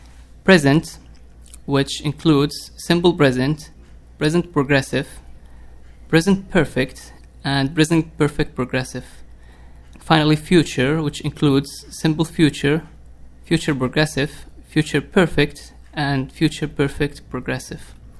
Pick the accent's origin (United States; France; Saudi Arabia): Saudi Arabia; first language Arabic; English is a second language; I'm from Saudi Arabia, and I speak Arabic as a first language.